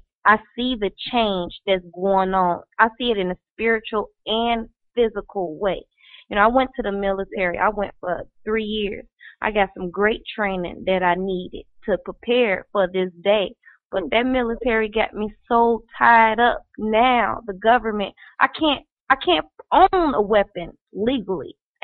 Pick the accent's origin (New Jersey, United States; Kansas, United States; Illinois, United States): Illinois, United States; Chicago; I'm from Chicago.